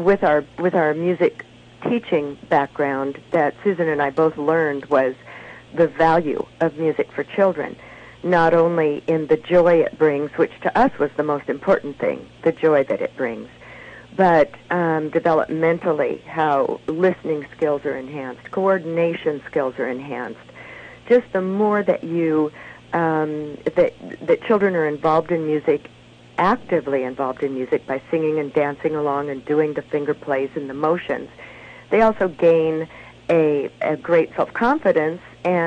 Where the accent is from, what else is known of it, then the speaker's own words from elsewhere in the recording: Oregon, United States; also born or lived in Nebraska; Mostly I'm from Oregon.